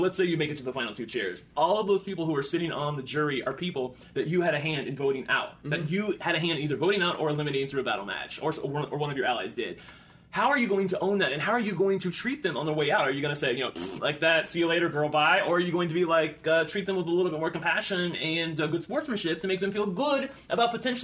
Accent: Kentucky, United States; you have some interesting pictures with the senator from my home state, Mitch McConnell.

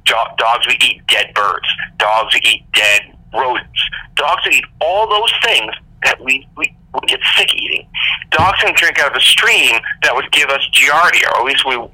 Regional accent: Long Island, New York, United States; But I grew up in the New York metro area in Long Island, and behind our home was a large wooded area that went for miles.

